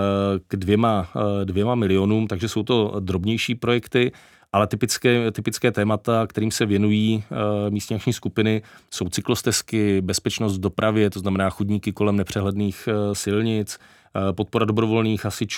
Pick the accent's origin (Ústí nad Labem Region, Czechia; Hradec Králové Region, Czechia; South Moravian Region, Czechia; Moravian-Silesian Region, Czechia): Moravian-Silesian Region, Czechia; Ostrava; Já jako Ostravák jsem fanoušek technických památek